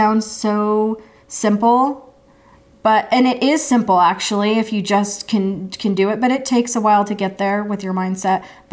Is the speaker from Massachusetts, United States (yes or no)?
no; Idaho, United States; so I grew up in Idaho and people would always be leading me at night in the dark